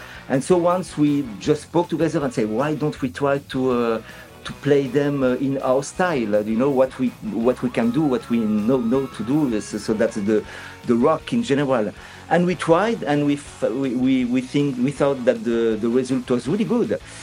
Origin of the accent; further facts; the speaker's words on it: Bordeaux, Nouvelle-Aquitaine, France; I am from Bordeaux.